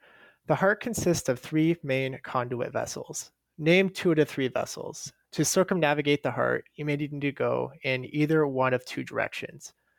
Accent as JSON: {"language": "English", "town": "Omaha", "region": "Nebraska", "country": "United States", "said": "Yeah, like you said, I'm from Omaha, Nebraska."}